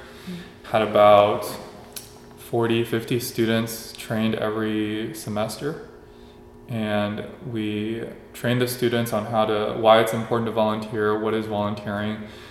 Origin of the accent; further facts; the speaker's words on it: China; And I grew up in China, I was born there, and the buildings all look very similar.